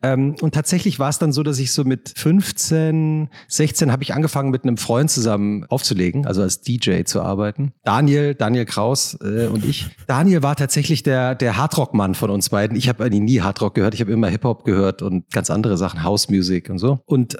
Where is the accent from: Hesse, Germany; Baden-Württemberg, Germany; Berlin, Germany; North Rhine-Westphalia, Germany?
Hesse, Germany; Langgöns; Aber obwohl ich eigentlich, du hast gerade gesagt, ich bin in der Kleinstadt aufgewachsen. Also ich liebe Langgöns, aber ich glaube, Langgöns ist wirklich so eine richtige Gemeinde, also so ein richtiges Dorf.